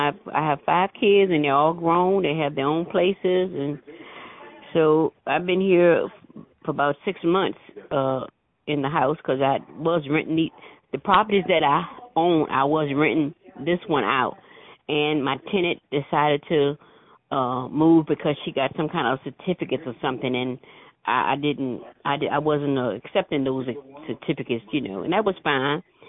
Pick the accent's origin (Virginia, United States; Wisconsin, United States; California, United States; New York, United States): Virginia, United States; also born or lived in North Carolina / Georgia; I'm here from Virginia, but I've lived back and forth in North Carolina and in Georgia.